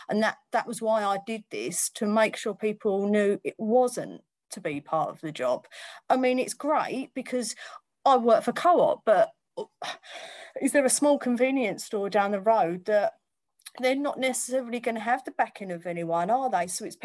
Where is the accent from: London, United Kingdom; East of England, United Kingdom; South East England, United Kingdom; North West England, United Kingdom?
East of England, United Kingdom; accent: Romford; I'm as Essex as you like, I've got my Romford accent.